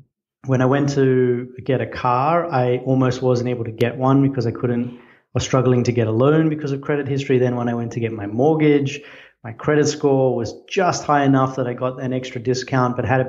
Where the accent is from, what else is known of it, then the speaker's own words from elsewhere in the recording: Australia; once I came here as a student, I'm Australian.